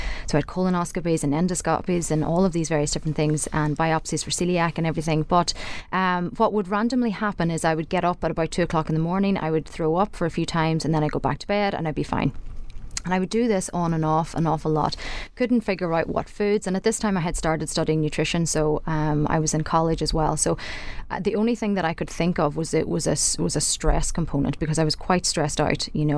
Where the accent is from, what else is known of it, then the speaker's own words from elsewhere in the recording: Ulster, Ireland; I grew up in Donegal, grew up on a farm, was very, very aware of food, but was a very, very fussy eater.